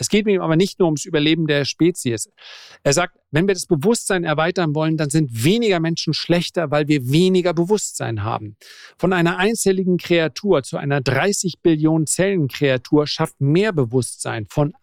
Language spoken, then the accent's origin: German; Northern Germany, Germany; Das sage ich als Norddeutscher